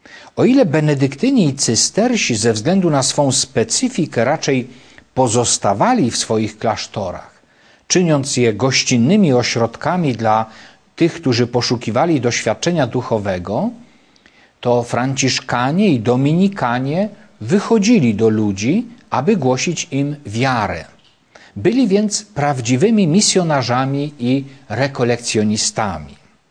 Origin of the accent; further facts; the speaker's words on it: Rytwiany, Świętokrzyskie Voivodeship, Poland; w Rytwianach, obecnie na terenie diecezji sandomierskiej w moich rodzinnych stronach.